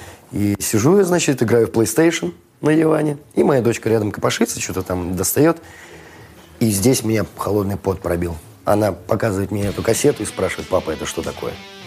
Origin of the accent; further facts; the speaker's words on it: Saint Petersburg, Russia; Ну, я прокатился по Европе, и я из Петербурга.